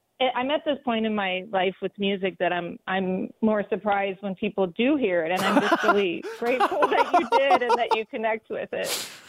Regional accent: Lake Geneva, Wisconsin, United States; And so we're from Wisconsin. I'm from Lake Geneva, so that's like closer to Chicago.

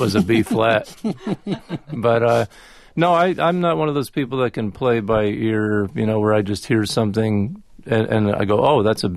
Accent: New Jersey, United States; I don't know about cowboy stuff because I'm from New Jersey.

